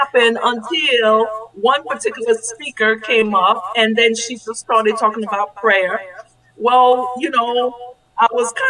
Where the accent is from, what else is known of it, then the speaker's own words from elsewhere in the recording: Haiti; Haiti. I'm from Haiti, okay.